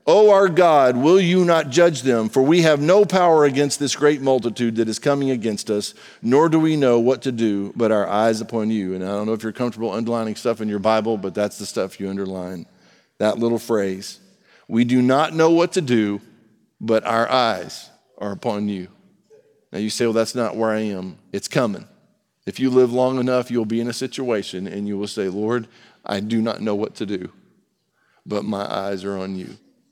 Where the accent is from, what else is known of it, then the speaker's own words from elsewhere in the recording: Texas, United States; No, I'm just from Texas, and that's how we say it, the worship team.